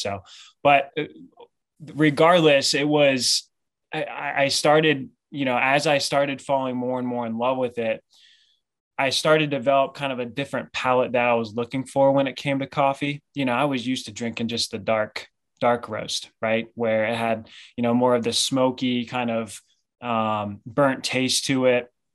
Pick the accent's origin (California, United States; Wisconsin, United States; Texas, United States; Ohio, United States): Ohio, United States; Oxford; quite know where Oxford is, it's about 45 minutes north of Cincinnati. I usually just tell everyone I'm from Cincinnati.